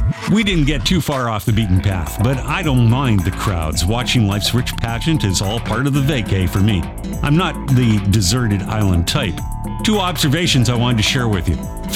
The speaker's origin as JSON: {"language": "English", "region": "West Coast", "country": "Canada", "tie": "born or raised there", "said": "Growing up on Canada's west coast, Hawaii's always just seemed to be everybody's starter vacation."}